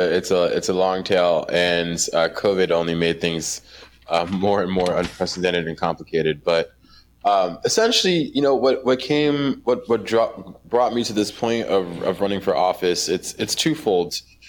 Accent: New York City, New York, United States; So I grew up, I'm originally from the South Bronx, actually, in New York City, and grew up in a neighborhood that was impacted by neoliberal policy and the war on drugs.

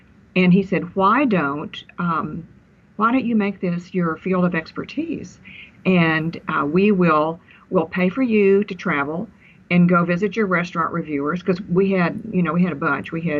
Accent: Austin, Texas, United States; born or raised there; also born or lived in Lisbon

